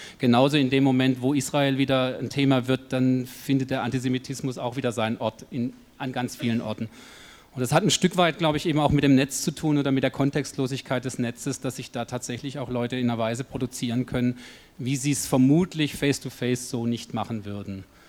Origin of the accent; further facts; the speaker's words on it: Switzerland; also in der Schweiz, wo ich herkomme, jetzt war diese Debatte um die Minarette